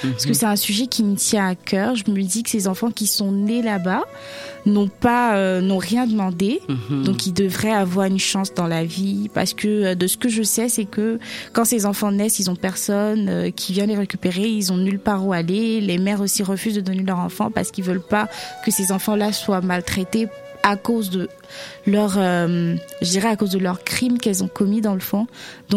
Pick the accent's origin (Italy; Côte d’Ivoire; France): Côte d’Ivoire; Je suis originaire de la Côte d'Ivoire.